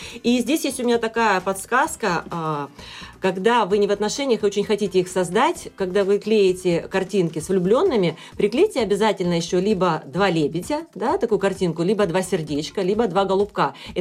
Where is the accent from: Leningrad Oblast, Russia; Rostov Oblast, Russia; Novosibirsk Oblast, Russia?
Rostov Oblast, Russia; Taganrog; Да, да, да, я из Таганрога.